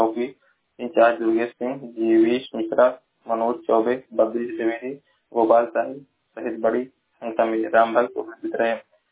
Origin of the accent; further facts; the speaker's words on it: Maharajganj, Uttar Pradesh, India; मैं जिला महाराजगंज का निवासी हूँ।